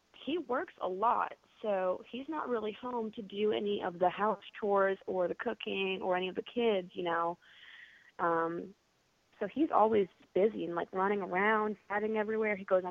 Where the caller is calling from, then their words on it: Bentonville, Arkansas, United States; I'm calling from Bentonville, Arkansas.